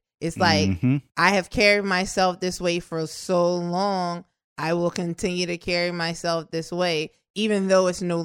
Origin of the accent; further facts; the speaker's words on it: New Orleans, Louisiana, United States; In the neighborhood that I grew up in New Orleans, too, like, you couldn't be too smart.